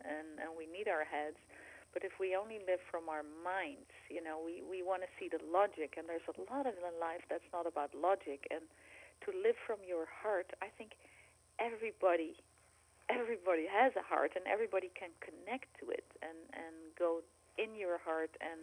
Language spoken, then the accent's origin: English; Taiwan; also born or lived in Netherlands; he had started his business in Holland, and we came from Taiwan, and we lived in Holland, and we got our kids there and developed our business